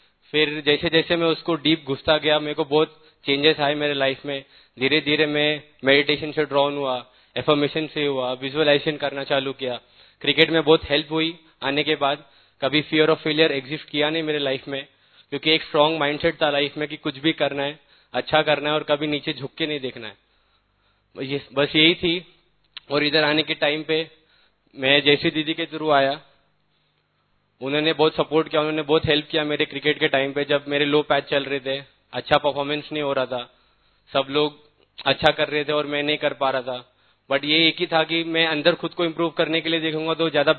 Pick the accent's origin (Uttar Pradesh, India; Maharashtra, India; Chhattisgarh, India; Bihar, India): Maharashtra, India; Mumbai; और मैं बॉम्बे से हूँ